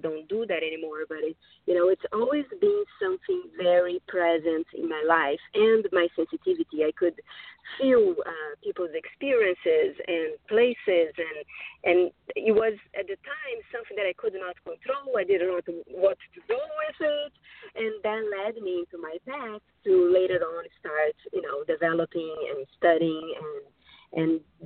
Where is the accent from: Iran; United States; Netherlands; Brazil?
Brazil; So I'm from Brazil